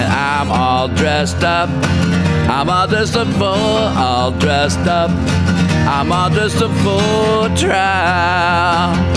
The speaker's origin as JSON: {"language": "English", "town": "Columbus", "region": "Ohio", "country": "United States", "tie": "born or raised there", "said": "hometown of Columbus, Ohio. It's definitely a music highway. And then, of course, it goes up through my hometown."}